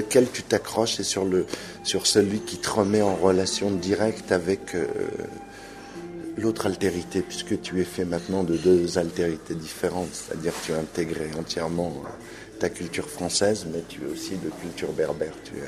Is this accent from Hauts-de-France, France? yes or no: no; Sézanne, Grand Est, France; Donc j'ai grandi en Champagne, dans ce château où j'allais au lycée de la petite ville de Cézanne, jusqu'au bac, quoi.